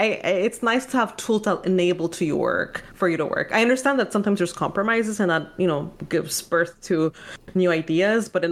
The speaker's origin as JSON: {"language": "English", "town": "Montreal", "region": "Quebec", "country": "Canada", "said": "even though I was from Montreal, I did not know a single game dev in the city."}